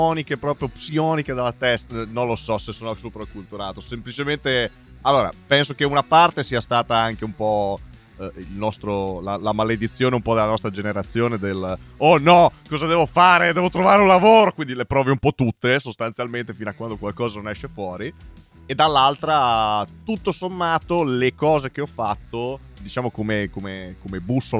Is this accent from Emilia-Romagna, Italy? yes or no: yes; Forlimpopoli, Emilia-Romagna, Italy; born there; also born or lived in Trentino / Milan / Bologna; Ho una famiglia del sud, ho vissuto, sono nato a Forlimpopoli, provincia di Forlì Cesena, quindi già centro Italia. E già i miei avevano qualcosa tipo 9-8 traslochi alle spalle. Poi sono finito in Trentino, passando anche da provincia di Milano. Vissuto in Trentino per 10 anni.